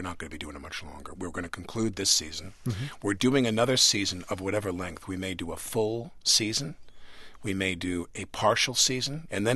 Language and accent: English; New York, United States; And my problem is I live in New York. All my board commitments are in New York. I'm a New Yorker to the core.